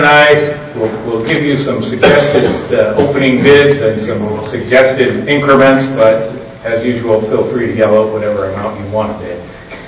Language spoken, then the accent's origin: English; Canada; As he said, I'm from Canada, but I fly with PSU in Pittsburgh.